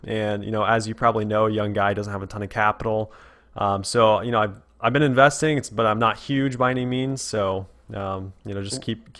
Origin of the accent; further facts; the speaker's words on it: Midwest, United States; So it is in my hometown. You know, I live in a town in the Midwest, about 40,000 people.